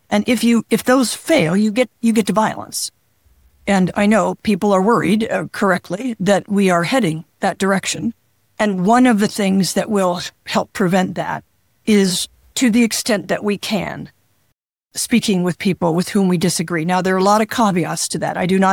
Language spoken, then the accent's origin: English; Alaska, United States; I grew up in Alaska.